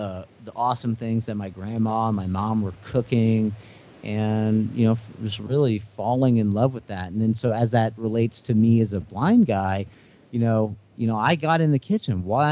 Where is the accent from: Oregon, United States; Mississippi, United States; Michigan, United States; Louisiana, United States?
Louisiana, United States; And so being Cajun, we would gather in the kitchen and we would cook different dishes.